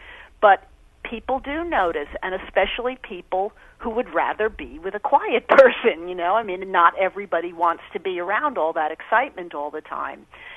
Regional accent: New York, United States; as we said when I was growing up in New York, like chopped liver.

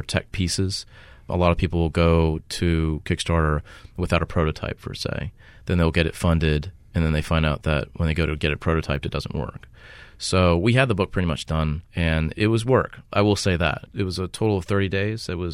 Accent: Louisiana, United States; I'm born and raised. I grew up in the Irish Channel. So my dad's British. My mom's from southeastern Louisiana.

